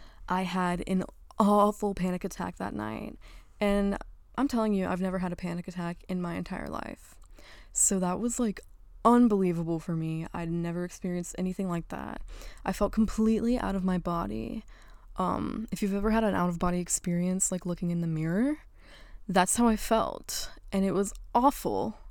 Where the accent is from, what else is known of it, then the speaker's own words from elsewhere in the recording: Mississippi, United States; moved away as an adult; now in Chicago, United States; Mind you, I grew up in Mississippi, so I moved from Mississippi to Chicago, Illinois. Just like that.